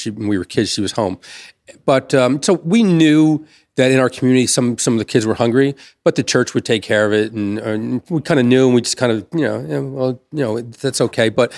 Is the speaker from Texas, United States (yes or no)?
no; Elizabeth, New Jersey, United States; And, you know, growing up, I grew up in Elizabeth, New Jersey.